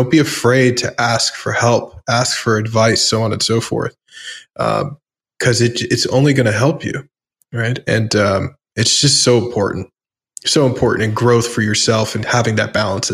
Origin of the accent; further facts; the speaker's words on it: New York City, New York, United States; I grew up in the New York punk rock scene where I used to hang out at CBGB's and Coney Island High and St. Mark's Place.